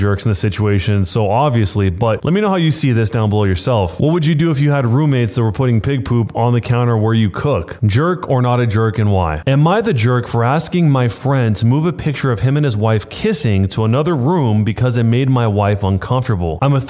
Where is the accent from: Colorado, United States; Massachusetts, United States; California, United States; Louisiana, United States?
Colorado, United States; I grew up in Colorado, so I know how weird it is to wipe after a dump and then put the paper in a garbage can instead of just flushing it.